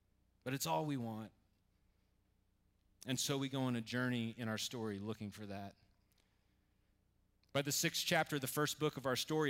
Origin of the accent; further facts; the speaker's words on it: United States; My biggest story is not that I'm American, though there are parts of that that I'm very proud of and parts that I'm not.